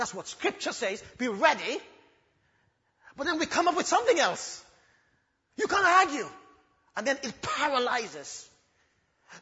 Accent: Gambia; I'm from the Gambia, and oh, I used to be a Muslim.

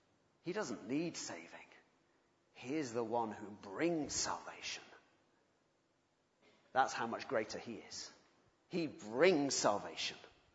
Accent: England, United Kingdom; And I must admit, being an Englishman, I do sometimes think

